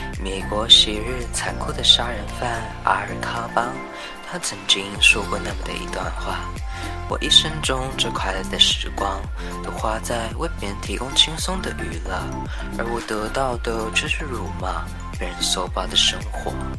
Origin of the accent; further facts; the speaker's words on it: Hong Kong; accent: Hong Kong; Chinese is a second language; 相信大家听到这边都没有太发觉到我是一个香港人，因为我的香港腔没有到很重。